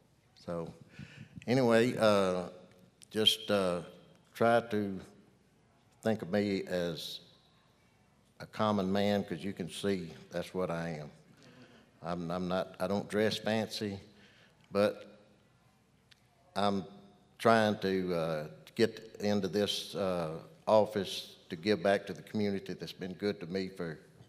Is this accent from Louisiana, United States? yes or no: yes; Louisiana, United States; now in Ouachita Parish, United States; I've lived in Ouachita Parish since 1980. I'm originally from West Carroll Parish, and it was a fine community to grow up in.